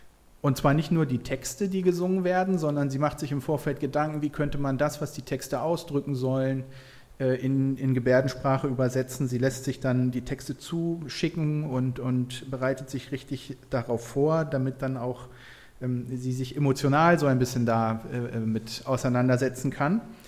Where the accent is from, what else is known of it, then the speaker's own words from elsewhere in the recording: Braunschweig, Lower Saxony, Germany; hast du schon gesagt gerade, und ich bin aus Braunschweig, aus der Friedenskirche